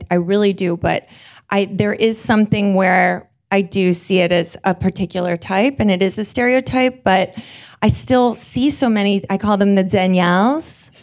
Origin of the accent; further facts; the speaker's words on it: New York City, New York, United States; I grew up in New York City in the 70s